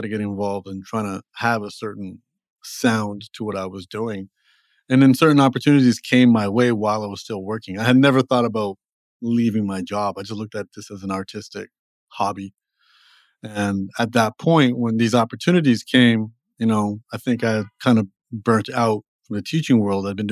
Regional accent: Toronto, Ontario, Canada; also born or lived in Los Angeles; Okay, so I'm from Toronto originally

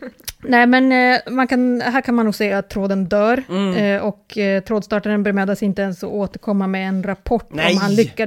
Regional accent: Norrland, Sweden; accent: Norrland dialect; inte tänka att den här byn ligger i Norrland bara för att jag pratar norrländska

